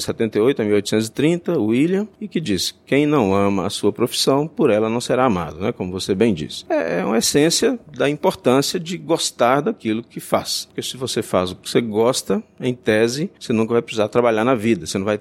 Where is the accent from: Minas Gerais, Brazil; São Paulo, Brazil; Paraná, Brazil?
Minas Gerais, Brazil; Minas Gerais, que é a minha terra, a sua também, já tem um perfil mais conservador, né?